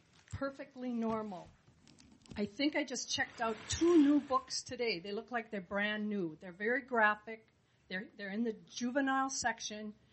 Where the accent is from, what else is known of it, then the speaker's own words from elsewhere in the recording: Avon, Minnesota, United States; from Avon.